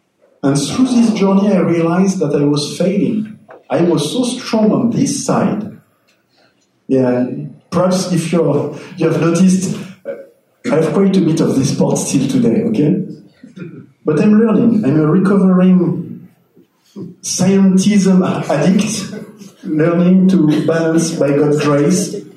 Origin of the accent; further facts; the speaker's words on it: France; accent: French; Yes, you're doing a good job with my French accent.